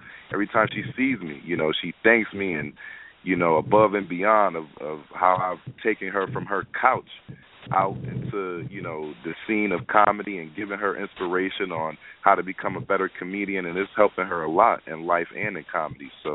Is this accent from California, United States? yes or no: no; Hartford, Connecticut, United States; So I grew up in Hartford, Connecticut. You know, it's a.k.a. also known as Homicide Hartford.